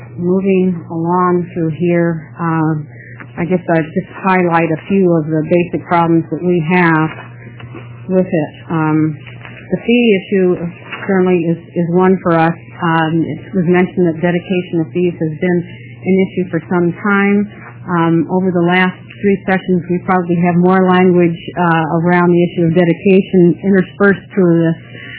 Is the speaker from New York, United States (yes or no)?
no; Oregon City, Oregon, United States; from Oregon City.